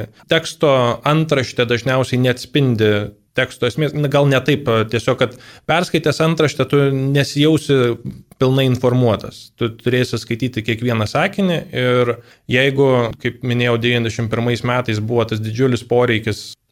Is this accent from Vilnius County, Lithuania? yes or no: yes; Vilnius, Vilnius County, Lithuania; Tai aš esu vilnietis ir esu jaunesnis už patį žurnalą, aš gimęs 1994 metais, mokiausi ir gyvenu ir tikiuosi gyvensiu Vilniuje, kažkaip prigijau ir niekur kitur pernelyg netraukia